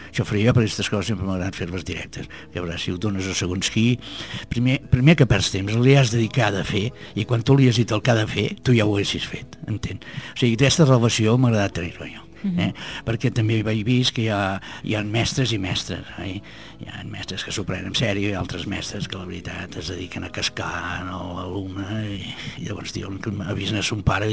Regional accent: Sant Sadurní d'Anoia, Catalonia, Spain; Perquè els que venim de Sant Sadurní al curt, és una altra cosa, no?

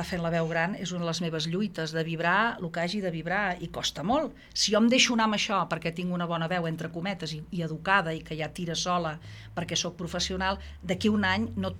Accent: Catalonia, Spain; amb italià, és a dir, ho tinc com més com a segona llengua, que el castellà se'm nota més que sóc català.

